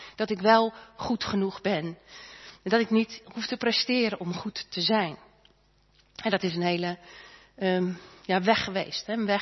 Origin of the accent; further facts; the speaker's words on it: Katwijk, South Holland, Netherlands; born there; Ik ben geboren in Katwijk, gezin met 3 meiden. Ik was de middelste.